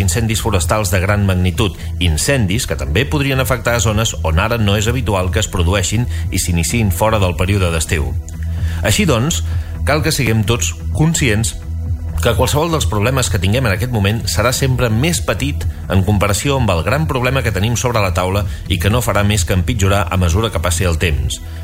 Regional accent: Pals, Catalonia, Spain; Al meu poble, a Pals, hi vaig veure baixar aigua pel carrer de casa com feia molts anys

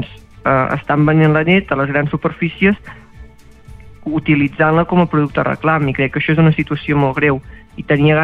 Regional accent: Parlavà, Catalonia, Spain; jo sóc de Parlavà, que és un poble mig al Baix Empordà, tinc 18 anys, a casa tenim vaques de net

